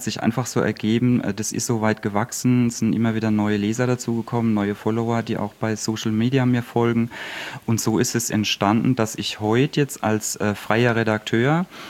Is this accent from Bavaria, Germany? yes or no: no; Mannheim, Baden-Württemberg, Germany; also born or lived in Palatinate Forest; bin aus Mannheim, geboren im Pfälzerwald. Also ich komme auch aus einer Waldregion, auch aus dem Mittelgebirge.